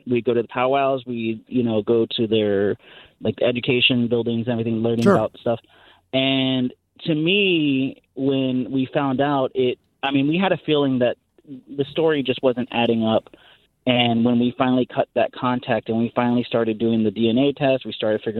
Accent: Texas, United States; Well, we grew up in Texas, and, you know, I realized, you know, growing up there, there's a lot of Hispanic people who don't really embrace their heritage, more just of the Texas culture.

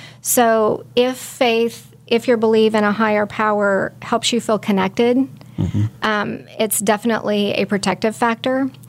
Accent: Belle Plaine, Kansas, United States; No, I'm from Belle Plaine, Kansas.

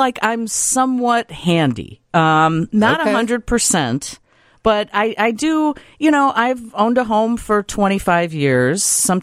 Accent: Brookfield, Illinois, United States; now in LaGrange, United States; Yeah, I grew up in Brookfield. I live in LaGrange. I didn't really cut the apron strings.

